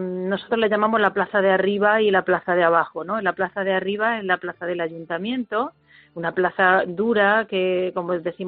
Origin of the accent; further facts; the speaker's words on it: Navas de San Juan, Andalusia, Spain; Bueno, pues mi pueblo es un pueblo pequeño que está localizado en la vertiente sur de Sierra Morena y nos sentimos muy de esta tierra.